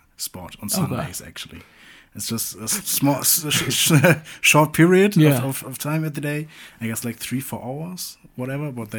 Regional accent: Itzehoe, Schleswig-Holstein, Germany; when I say I was born and raised in Itzehoe, and everybody's like

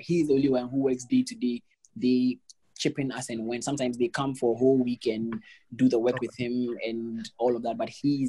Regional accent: Ghana; you're not allowed to raise money on GoFundMe as a Ghanaian.

